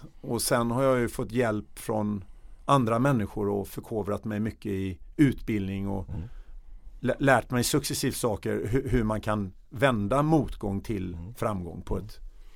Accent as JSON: {"language": "Swedish", "town": "Stockholm", "region": "Stockholm County", "country": "Sweden", "tie": "born or raised there", "said": "så flyttade jag till Stockholm. Och där växte jag upp i en söderförort i Högdalen mellan jag var 8 år till jag var 20."}